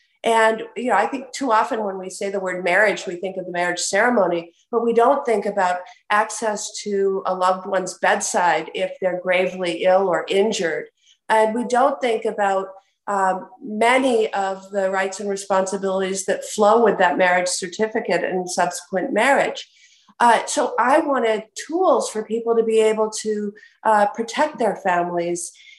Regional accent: Wisconsin, United States; By that, I mean many states had constitutional amendments, like my home state of Wisconsin, that banned same-sex marriage.

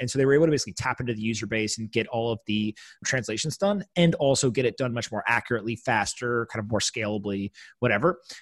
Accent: East Coast, United States; born or raised there; now in New York, United States

